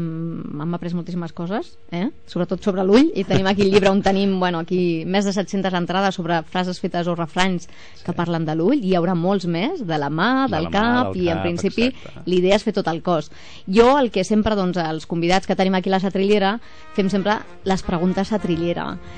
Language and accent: Catalan; Catalonia, Spain; Jo soc de poble, de les Garrigues, i allà es diu la Satrillera